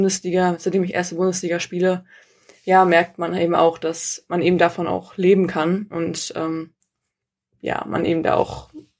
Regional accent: Rostock, Mecklenburg-Vorpommern, Germany; now in Berlin, Germany; Wie gesagt, bin ich in Rostock aufgewachsen.

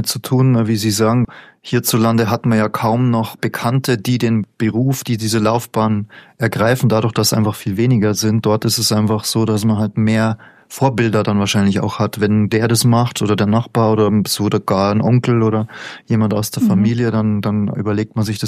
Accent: Bavaria, Germany; born or raised there

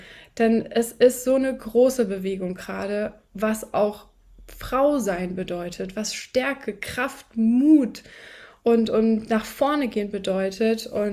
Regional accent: Germany; born there; Ja, und ich bin dann hier in Deutschland geboren.

